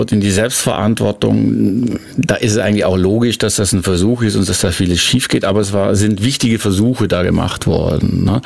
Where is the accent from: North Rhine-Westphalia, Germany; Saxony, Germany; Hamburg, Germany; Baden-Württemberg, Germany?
Baden-Württemberg, Germany; Göppingen; accent: Swabian; ich bin in Göppingen geboren, ne? Und spreche quasi, also jetzt gerade nicht, aber nachher kann man vielleicht ein paar Kostproben, spreche quasi das schwäbische Idiom vom Göppinger Raum, also von der Voralp, ne?